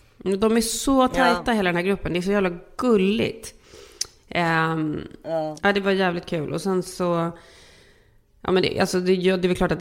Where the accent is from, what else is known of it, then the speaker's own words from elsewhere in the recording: Sweden; vi är ju svenskar